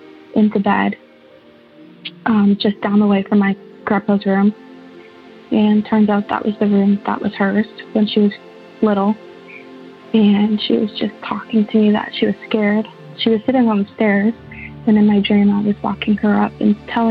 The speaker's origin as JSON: {"language": "English", "town": "St. Thomas", "region": "Ontario", "country": "Canada", "said": "I'm from St. Thomas, Ontario."}